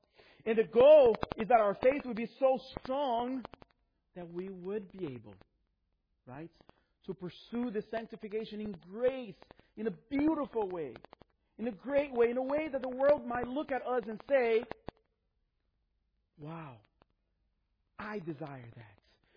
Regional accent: Brazil; I grew up in Brazil.

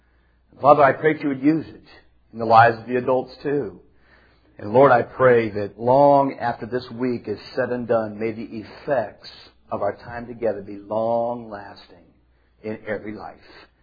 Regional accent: Seattle, Washington, United States; I was raised in Seattle. I'm originally from the West Coast.

